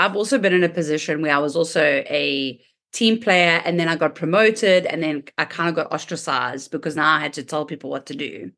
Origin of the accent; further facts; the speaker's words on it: South Africa; So I'm from South Africa.